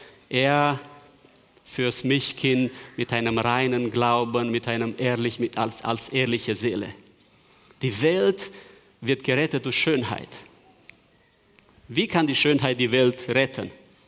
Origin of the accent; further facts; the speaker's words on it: Transylvania, Romania; in der dritten oder vierten Klasse in Siebenbürgen, in der Schule, wo ich groß geworden bin